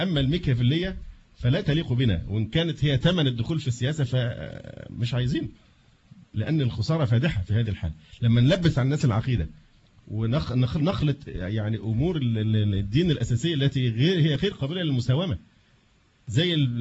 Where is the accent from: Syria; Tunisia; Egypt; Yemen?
Egypt; عندنا في مصر